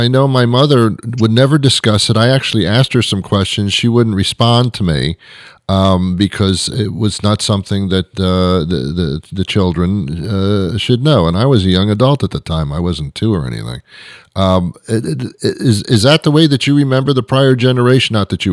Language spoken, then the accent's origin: English; New York, United States; I grew up in New York, and I listened to WOR, and there were money talk.